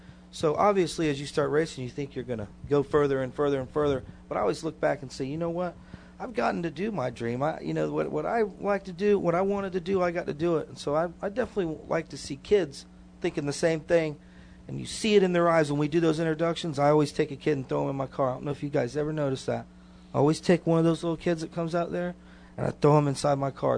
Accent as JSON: {"language": "English", "town": "Tampa", "region": "Florida", "country": "United States", "said": "Trust me, I'm from Tampa, and I moved here because of the hurricane."}